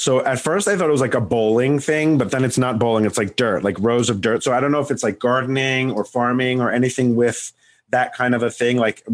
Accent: Long Island, New York, United States; I'm from Long Island, you know?

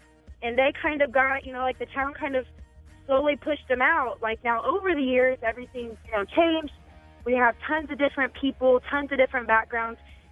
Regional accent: Brownsburg, Indiana, United States; So, yeah, I'm from Brownsburg. I grew up there my whole life

